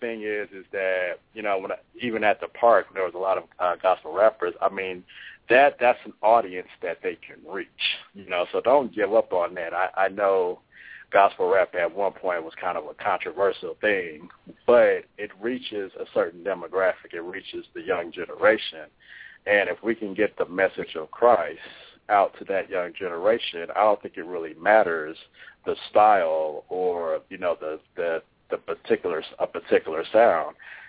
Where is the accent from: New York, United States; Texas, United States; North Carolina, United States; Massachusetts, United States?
Texas, United States; Houston; now in Dallas, United States; We're currently in Dallas now. I'm originally from Houston, and Monet is originally from Austin, Texas.